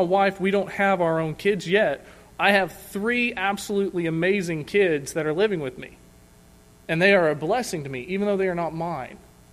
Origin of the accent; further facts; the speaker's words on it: Tulsa, Oklahoma, United States; We're originally from Tulsa. We moved here in July.